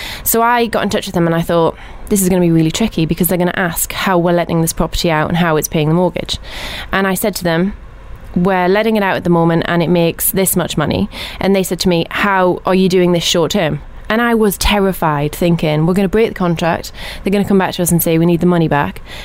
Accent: England, United Kingdom; growing up in England

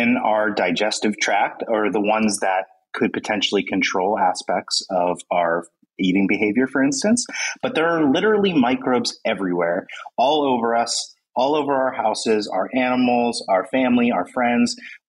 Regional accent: United States; I'm from the United States, so we have Thanksgiving, and it's a big thing.

